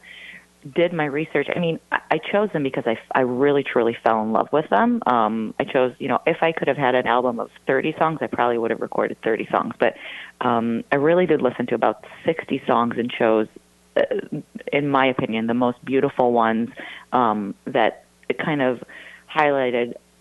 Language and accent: English; Tel Aviv, Tel Aviv District, Israel; English is a second language; I grew up in Motown, actually, even though I grew up in Tel Aviv because my mother's from Detroit.